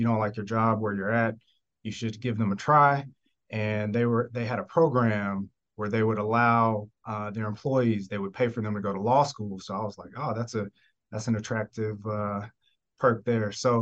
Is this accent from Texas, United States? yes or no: no; Georgia, United States; I'm a Georgia boy. I was raised in Georgia, not born here, but definitely raised.